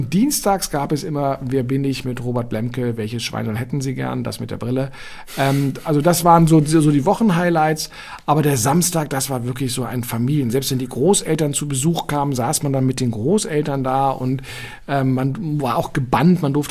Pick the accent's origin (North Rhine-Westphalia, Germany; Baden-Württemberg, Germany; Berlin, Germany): Berlin, Germany; in den 70ern, bis ich dann 14 geworden bin, ich bin aufgewachsen in Eichkamp. Eichkamp ist so eine lustige kleine Siedlung hinter der damaligen Deutschlandhalle.